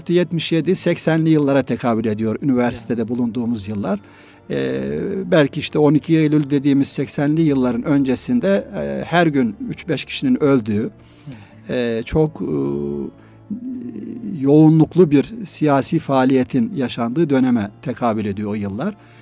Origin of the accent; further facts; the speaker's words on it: Biga, Çanakkale, Turkey; Biga, Çanakkale Biga doğumluyum. İlkokul ve liseyi köyümde ve liseyi Biga'da okuduktan sonra